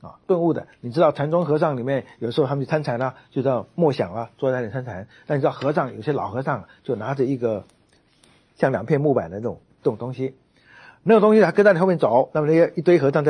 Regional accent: China; 你很可能我们中国人说法叫做去无存精

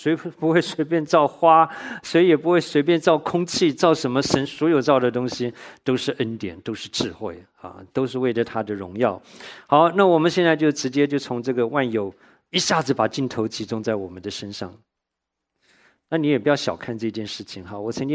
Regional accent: Tainan, Taiwan; 我到高中的时候都还碰到同学，他这一辈子没有离开过我的家乡台南的啊

